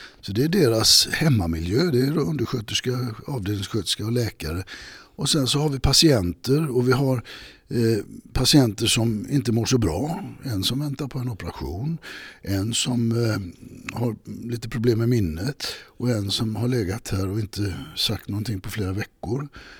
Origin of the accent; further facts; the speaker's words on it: Gothenburg, Västra Götaland County, Sweden; Jag är ju från Göteborg.